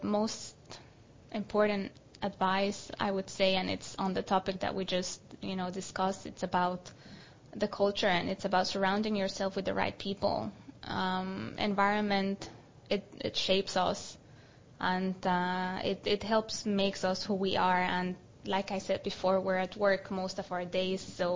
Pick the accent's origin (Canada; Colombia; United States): Colombia; I would say Colombia because it's my home country